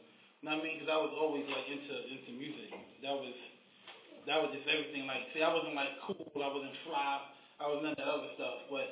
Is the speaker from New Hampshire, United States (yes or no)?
no; Bronx, New York, United States; Because I was originally from the Bronx.